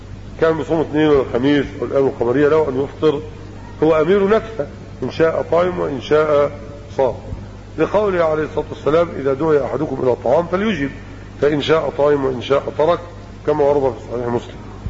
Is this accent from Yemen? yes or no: no; Egypt; فإن النسوة عندنا في مصر بل وفي غير مصر لا تحل إشكالهن إلا بالتعدد